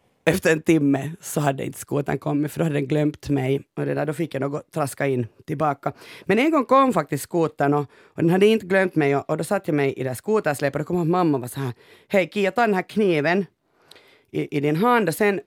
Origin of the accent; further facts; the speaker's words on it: Pörtö, Uusimaa, Finland; Jag är alltså uppvuxen på Pörtö som ligger i Borgås yttre skärgård och liksom bodde där ända tills jag fyllde 13 faktiskt år om.